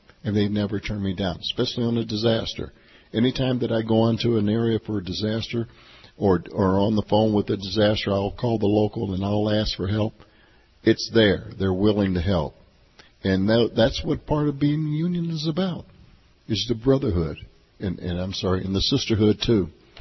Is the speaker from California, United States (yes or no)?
no; Gary, Indiana, United States; I grew up, I was born and raised in Gary, Indiana. My mother and father were in iron and steel.